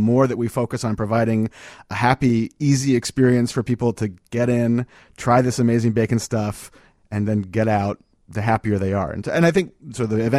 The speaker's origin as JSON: {"language": "English", "region": "East Coast", "country": "United States", "tie": "born or raised there", "lives_now": "Chicago, United States", "said": "I'm a immigrant to Chicago. I grew up on the East Coast, but I came out here"}